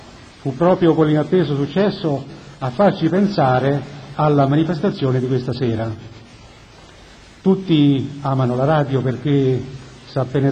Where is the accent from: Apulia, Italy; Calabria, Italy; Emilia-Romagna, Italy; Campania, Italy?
Campania, Italy; Naples; Siamo gli eredi dei famosi etruschi, anche se sono napoletano